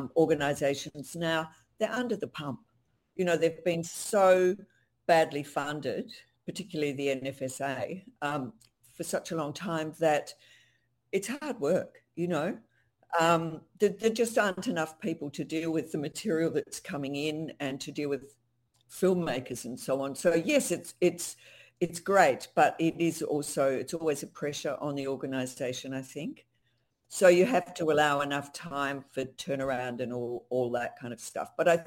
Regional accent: New Zealand; And I'm actually a New Zealander. So all of this was quite new to me.

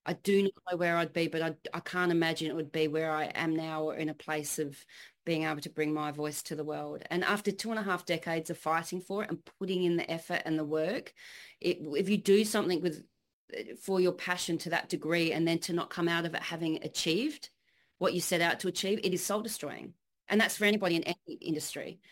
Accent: South Australia, Australia; it was just a really amazing feeling to be able to do that in my home state.

